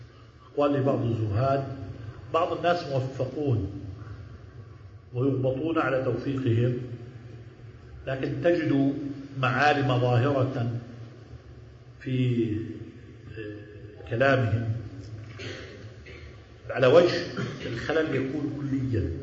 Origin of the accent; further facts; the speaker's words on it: Palestine; بعض إخواننا من علماء بلادنا فلسطين